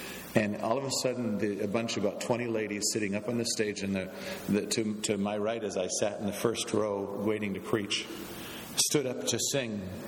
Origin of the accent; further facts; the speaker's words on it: Midwest, United States; And, you know, growing up in Baptist type little churches here in the Midwest